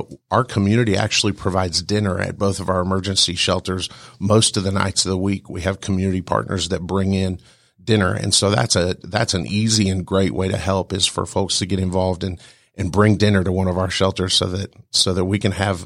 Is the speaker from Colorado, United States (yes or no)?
yes; Colorado, United States; And I have a friend that I played football with growing up in Colorado